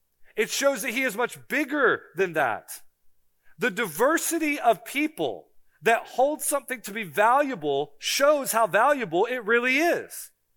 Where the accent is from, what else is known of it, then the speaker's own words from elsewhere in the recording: Florida, United States; I'm from Florida, all right?